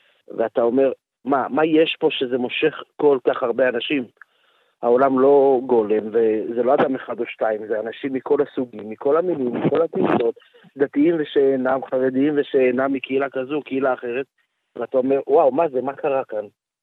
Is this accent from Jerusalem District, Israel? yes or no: yes; Jerusalem, Jerusalem District, Israel; אני ירושלמי, נולדתי בירושלים, ההורים עד היום בירושלים.